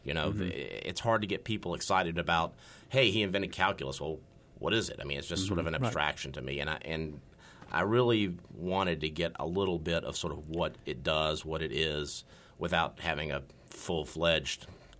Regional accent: North Carolina, United States; My dad's actually from Arkansas. I'm from North Carolina, but he's from Morrilton.

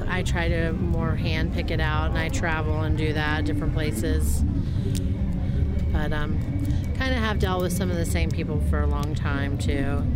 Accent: Asheville, North Carolina, United States; I'm from Asheville, North Carolina.

